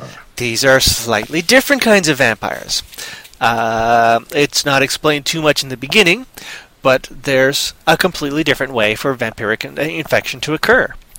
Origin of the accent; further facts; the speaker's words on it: Toronto, Ontario, Canada; filmed in Toronto, my hometown.